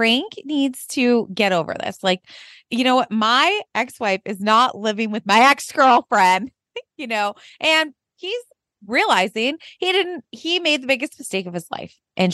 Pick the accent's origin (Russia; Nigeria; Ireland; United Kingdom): Ireland; he's Irish. I'm Irish.